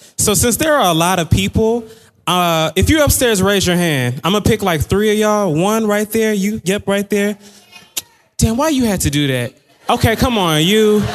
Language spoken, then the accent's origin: English; Atlanta, Georgia, United States; But I'm still from Atlanta. I know how to do the dirty bird.